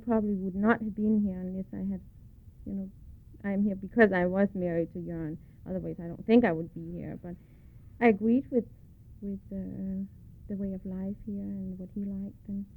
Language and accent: English; Zealand, Denmark; also born or lived in Søndersø, Funen; We lived there for about 4 years after I was born, and then we moved to Sjælland, so I actually grew up in Sjælland.